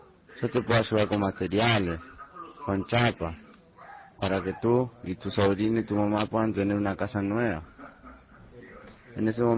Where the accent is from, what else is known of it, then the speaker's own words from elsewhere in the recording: La Plata, Buenos Aires Province, Argentina; Soy de La Plata y tengo 20 años.